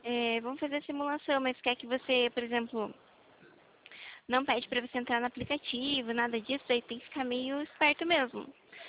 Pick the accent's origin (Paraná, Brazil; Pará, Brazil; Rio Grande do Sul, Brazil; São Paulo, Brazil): São Paulo, Brazil; Itapetininga; eu sou de Itapetininga.